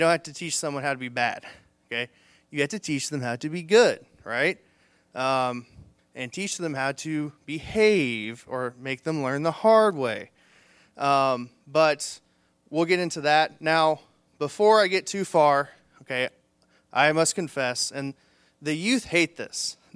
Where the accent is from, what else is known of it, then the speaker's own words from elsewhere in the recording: Mexico, United States; I grew up here in Mexico and did not grow up in the church, okay? Went to Mexico Senior High School